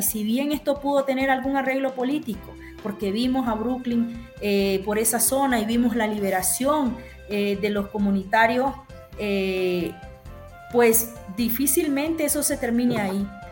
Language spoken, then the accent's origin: Spanish; Nicaragua; Si bien todos somos nicaragüenses